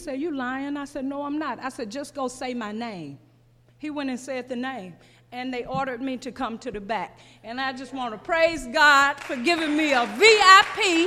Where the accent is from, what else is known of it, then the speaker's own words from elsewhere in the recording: Clarksdale, Mississippi, United States; I knew they was from my hometown. And so something spoke to me and said, tell the security guard to go tell him that … is here from Clarksdale, Mississippi.